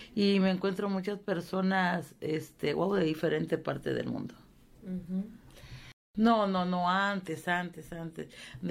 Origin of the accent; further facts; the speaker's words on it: Tapachula, Chiapas, Mexico; soy de Tapachula, Chiapas